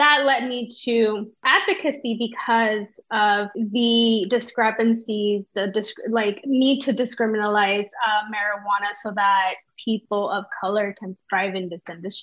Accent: Los Angeles, California, United States; I went to Fairfax High. And I was introduced at it in high school. I grew up in South Central.

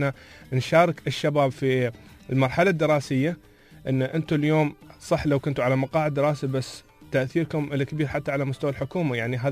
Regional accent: United Arab Emirates; إحنا كمواطن إماراتي قبل لا يكون كشاب إماراتي.

